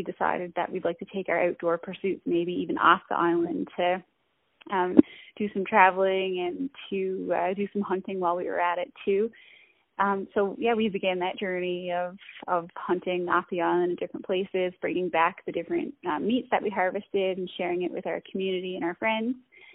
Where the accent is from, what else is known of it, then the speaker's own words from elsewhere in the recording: Corner Brook, Newfoundland and Labrador, Canada; now in Rocky Harbor, Canada; I'm a born and bred Newfoundlander. I grew up in Corner Brook, live in Rocky Harbor now